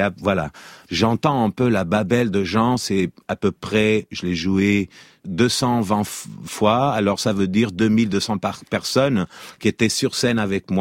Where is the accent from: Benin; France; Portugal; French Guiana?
Portugal; French is a second language; je dois répondre pas juste parce que je suis portugais